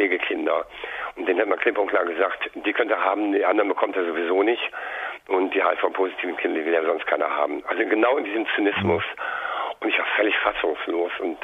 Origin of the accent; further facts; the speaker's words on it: Bonn, North Rhine-Westphalia, Germany; Ich komme aus Bonn, muss man dazu sagen.